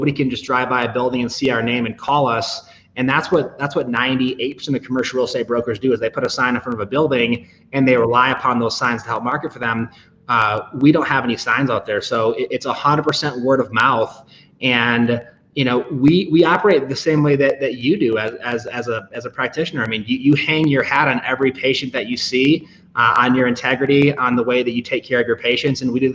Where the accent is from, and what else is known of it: Michigan, United States; born or raised there